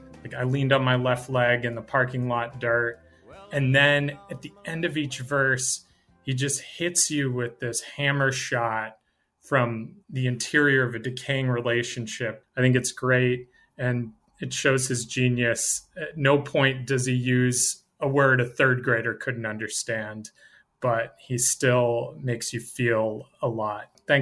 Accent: Massachusetts, United States; I'm from Massachusetts.

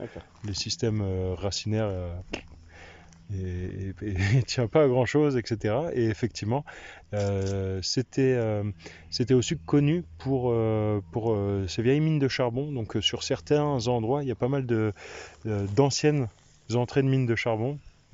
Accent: Reichshofen, Grand Est, France; Du nord de Strasbourg, à Reichshofen.

